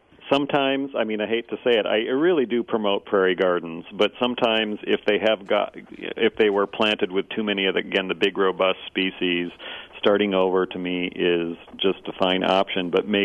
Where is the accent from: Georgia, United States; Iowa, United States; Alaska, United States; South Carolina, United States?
Iowa, United States; I had it native in my Missouri garden, and obviously native in where I grew up in Iowa